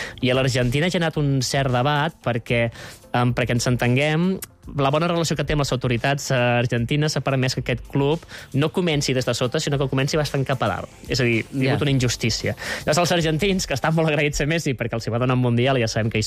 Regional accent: Barcelona, Catalonia, Spain; pregunten d'on sou, dius, soc de Barcelona

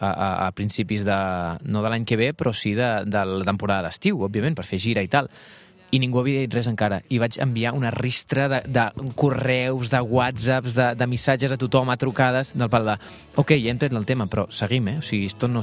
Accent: Terrassa, Catalonia, Spain; jo vinc de Terrassa, a Catalunya, i vinc a cantar alguna cançó en català, que ho sapigueu.

